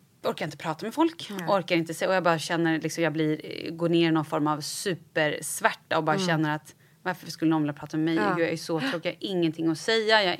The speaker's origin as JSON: {"language": "Swedish", "town": "Vallentuna", "region": "Stockholm County", "country": "Sweden", "tie": "born or raised there", "said": "Och då så jag är uppvuxen i Vallentuna."}